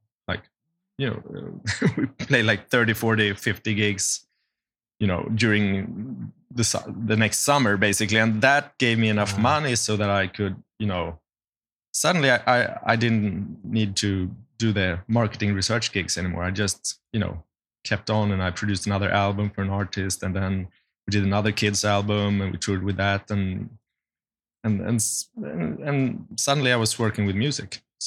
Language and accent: English; Uppsala, Uppsala County, Sweden; moved away as an adult; now in Stockholm, Sweden; I'm originally from Uppsala, which is university town just an hour from Stockholm, capital of Sweden. So I moved to Stockholm when I was 19, roughly.